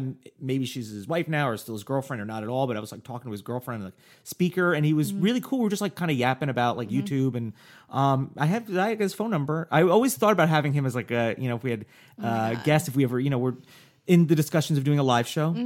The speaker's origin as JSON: {"language": "English", "region": "New York", "country": "United States", "tie": "born or raised there", "said": "the art that I was familiar with because kind of growing up in New York would be like Keith Haring"}